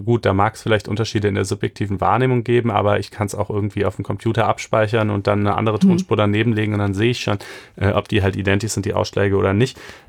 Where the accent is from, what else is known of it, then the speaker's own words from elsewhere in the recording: Germany; ich kannte die überhaupt nicht bis eben, aber ich bin ja auch in Deutschland groß geworden.